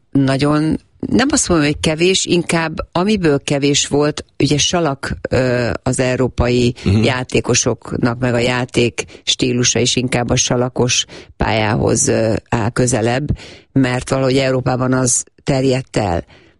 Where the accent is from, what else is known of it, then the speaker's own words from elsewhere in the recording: Hungary; Én nagyon büszke vagyok, és voltam mindig is, hogy magyarként szerepeltem, vagy képviseltem az országomat. Tehát eszembe nem jutott, hogy mást képviseljek.